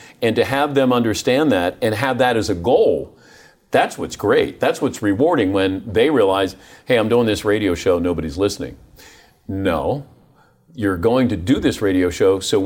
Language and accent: English; Ohio, United States; if I grew up in Ohio and to talk about Ohio State and be critical of Urban Meyer, that's my job.